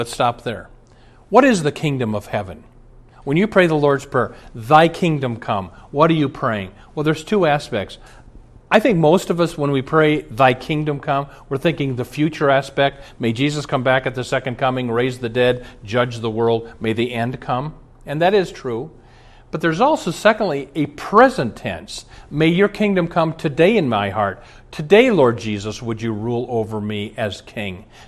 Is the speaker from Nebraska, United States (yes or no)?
yes; Omaha, Nebraska, United States; When I was a boy, I grew up in Omaha, Nebraska. There aren't lakes in Nebraska.